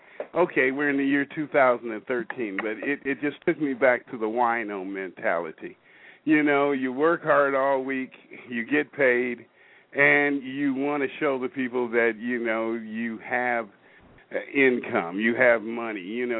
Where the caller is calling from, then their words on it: Federal Way, Washington, United States; I'm calling in from Washington State up here in the Evergreen State, close to Seattle, but I'm in Federal Way, Washington.